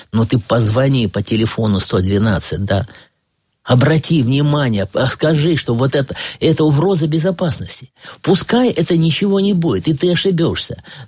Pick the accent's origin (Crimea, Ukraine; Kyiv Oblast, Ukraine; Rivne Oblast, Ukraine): Crimea, Ukraine; Yalta; Я сам вырос в Ялте. Там жили мои дедушка и бабушка. Я с детских лет знаю, вот улица Партизанская, дом 4.